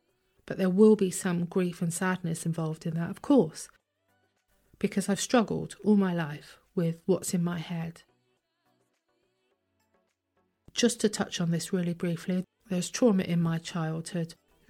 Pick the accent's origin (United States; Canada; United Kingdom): United Kingdom; England; I'm English and I don't speak French. I do speak French.